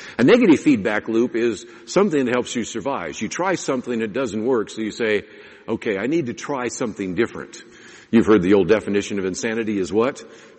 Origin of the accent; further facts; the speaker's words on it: California, United States; since I grew up in California and I grew up in a home which was actually built out of redwood